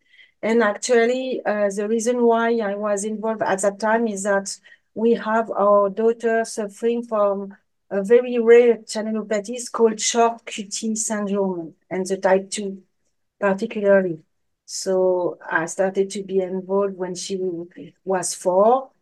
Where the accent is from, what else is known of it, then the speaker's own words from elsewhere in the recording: France; So, I'm from France.